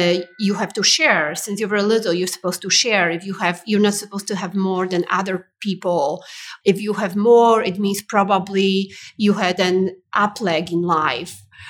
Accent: Poland; a very immoral system that I grew up in Poland.

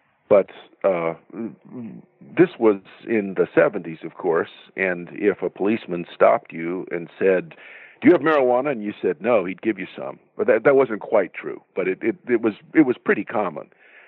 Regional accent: Florida, United States; Well, I grew up, my father didn't graduate from high school. I grew up in a very poor part of rural Central Florida.

